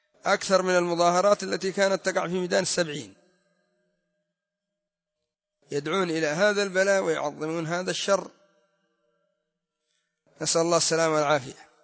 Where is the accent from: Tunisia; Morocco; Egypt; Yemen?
Yemen; هذه ماسونية ما لها شأن عندنا في اليمن